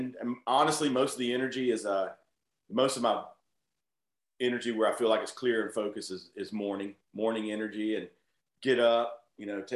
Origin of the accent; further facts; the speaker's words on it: Atlanta, Georgia, United States; I totally know that name. We're from Atlanta.